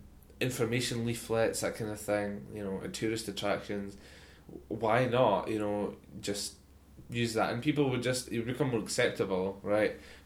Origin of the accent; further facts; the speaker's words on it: Scotland, United Kingdom; I think it's partly like we're Scottish, but part time, you know.